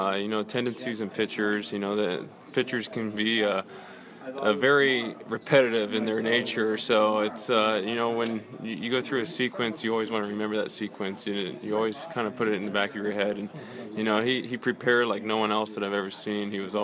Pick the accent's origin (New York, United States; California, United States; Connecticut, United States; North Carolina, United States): California, United States; I did not, because I grew up in California.